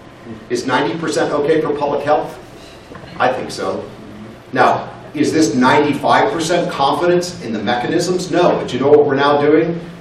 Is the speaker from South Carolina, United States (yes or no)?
yes; South Carolina, United States; I'm not allowed to say that because I'm from South Carolina.